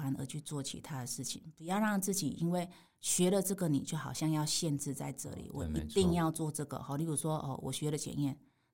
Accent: Changhua County, Taiwan; also born or lived in Pingtung; 其实我不是高雄人，我小时候在彰化成长，那我是屏东人。那我小时候就是在专科之前都在中部，在彰化念国中小学，然后到台中的中台一专去念检验科

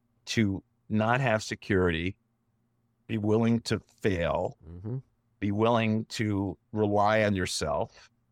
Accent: Ohio, United States; You know, I grew up in Ohio, and I was involved with some folks who had a festival in Cleveland

